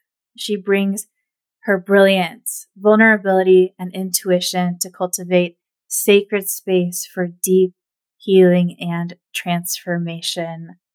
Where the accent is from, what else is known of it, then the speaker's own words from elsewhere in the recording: Pacific Northwest, United States; I'm from the Pacific Northwest, so how's the weather over there?